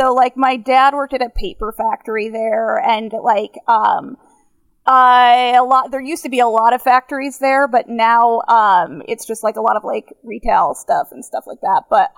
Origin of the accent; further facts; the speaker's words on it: Binghamton, New York, United States; Anyways, Binghamton is where I'm from.